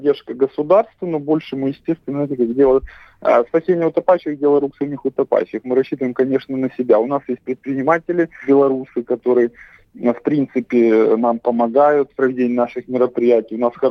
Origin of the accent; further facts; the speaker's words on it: Crimea, Ukraine; Я с детства понимал, что я хоть и крымчанин, и живу в Крыму, но я все-таки белорус